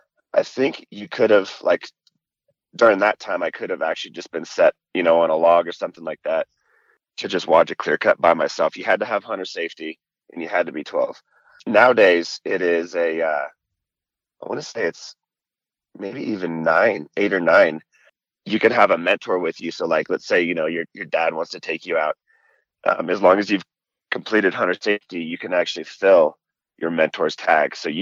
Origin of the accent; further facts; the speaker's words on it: Oregon, United States; Like you said … I was born and raised in Oregon. Grew up pretty much right at the base of Mount Hood